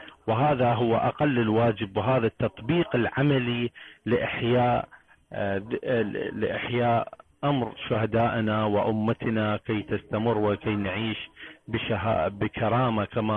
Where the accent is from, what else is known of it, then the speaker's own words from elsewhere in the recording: Iraq; من العراق